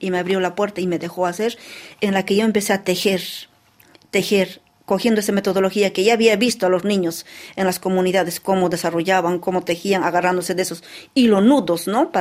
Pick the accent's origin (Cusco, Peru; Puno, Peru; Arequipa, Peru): Cusco, Peru; Y esa es alegría para mi pueblo, para la cultura cana, para los quechos de allá.